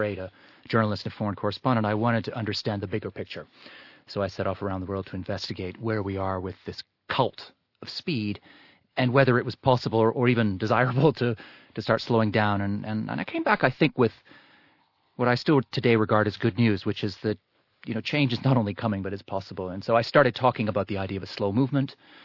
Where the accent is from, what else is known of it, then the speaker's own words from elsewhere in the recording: Canada; accent: Canadian; Yeah, it's because I'm Canadian, but my father's actually from Mauritius.